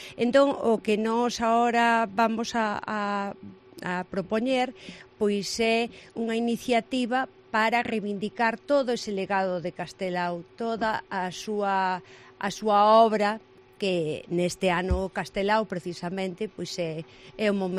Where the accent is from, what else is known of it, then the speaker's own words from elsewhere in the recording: Galicia, Spain; pois fundamental como galegos, non?